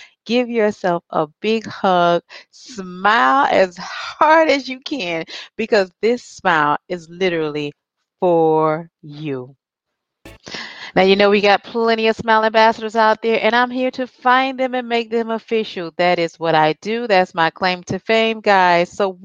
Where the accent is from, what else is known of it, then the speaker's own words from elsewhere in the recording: Miami Beach, Florida, United States; Tammy's in my hometown, which is Miami Beach, Florida.